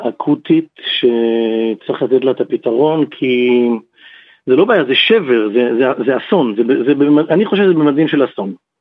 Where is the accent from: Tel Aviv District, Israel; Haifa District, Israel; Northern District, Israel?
Tel Aviv District, Israel; Ramat Gan; גדלתי בבית חילוני, גדלתי ברמת גן, למדתי בבית ספר בליך המפורסם, ואני... … כמו ששמעת, ואני, יש לי אבא אשכנזי ואמא ספרדיה.